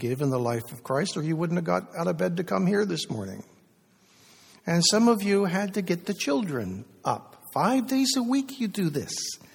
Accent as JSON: {"language": "English", "country": "United States", "tie": "born or raised there", "lives_now": "Canada", "said": "Well, I grew up in the States. I'm not sure what we have here in Canada."}